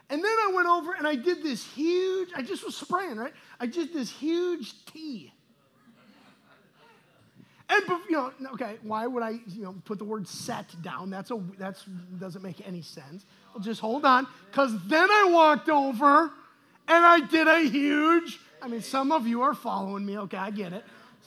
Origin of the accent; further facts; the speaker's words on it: Wisconsin, United States; That tree came from probably up north. And that's where I'm from. I'm from Wisconsin.